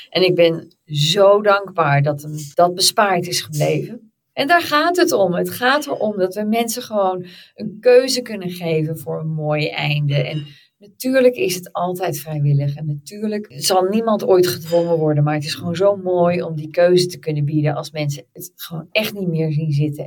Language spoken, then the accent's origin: Dutch; Netherlands; accent: Dutch; ik ben al zo lang hier dat mijn Nederlandse accent is bijna weg.